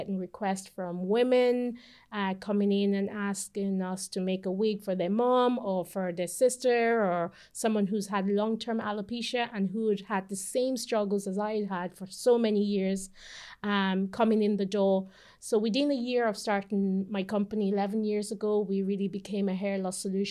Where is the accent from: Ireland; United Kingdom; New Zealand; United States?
Ireland; But growing up in Ireland